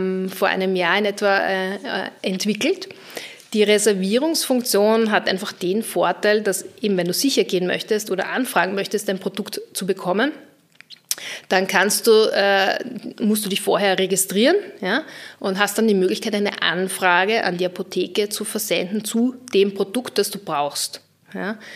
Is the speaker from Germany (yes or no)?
no; Vienna, Austria; als Wienerin